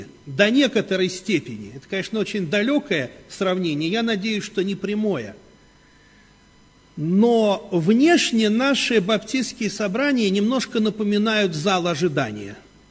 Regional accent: Moscow, Russia; Я, кстати, тоже москвич. Я служу в Дмитрове, но я потомственный москвич

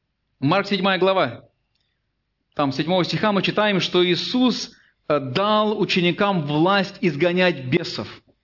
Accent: Siberia, Russia; там, где я вырос, в Сибири, там не было специализированных катков, по крайней мере, в советское время. Но там было очень много озер.

